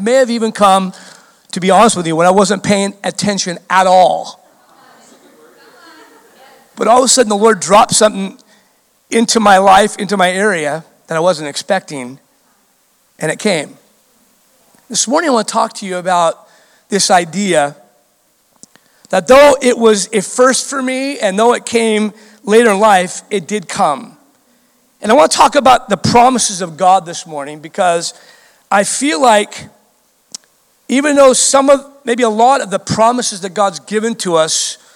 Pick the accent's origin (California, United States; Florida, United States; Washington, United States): California, United States; Orange County; I grew up in Orange County.